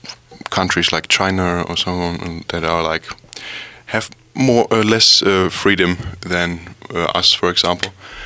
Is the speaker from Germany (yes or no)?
yes; Germany; English is a second language; I'm actually from the Dutch border in Germany, a little border town.